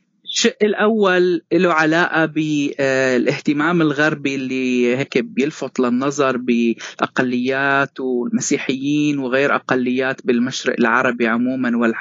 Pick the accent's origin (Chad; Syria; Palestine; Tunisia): Syria; مش بس كوني سوري عربي لكن أيضا من خلفية مسيحية.